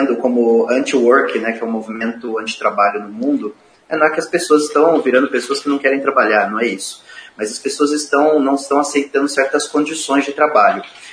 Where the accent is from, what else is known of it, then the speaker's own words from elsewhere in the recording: Brazil; E para nós como brasileiros, numa outra cultura mais humanizada